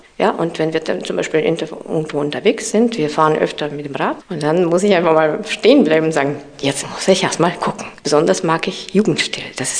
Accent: Saint Petersburg, Russia; German is a second language; Ich komme aus der Stadt der Künste. Nordvenedig nennt man das, St. Petersburg.

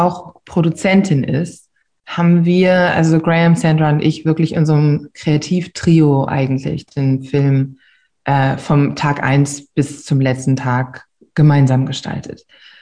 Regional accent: Braunschweig, Lower Saxony, Germany; Ich bin ja aufgewachsen in Mascherode und wir haben relativ viel Zeit im Wald verbracht

